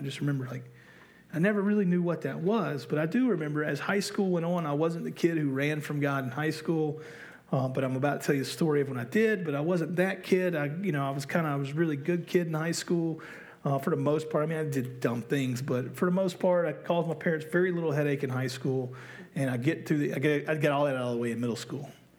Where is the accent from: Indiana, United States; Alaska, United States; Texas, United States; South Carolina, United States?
South Carolina, United States; Spartanburg; I now have a girlfriend who is living in my hometown of Spartanburg.